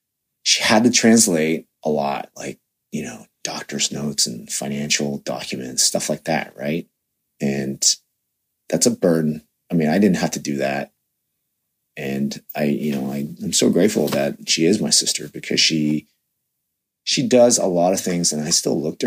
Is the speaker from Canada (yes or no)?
yes; Canada; Maybe, I don't know if that's a product of growing up in Western society or in Canada